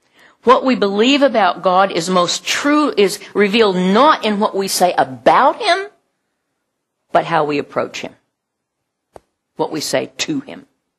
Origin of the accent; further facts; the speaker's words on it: Oklahoma, United States; I grew up in Oklahoma, which is the land of tornadoes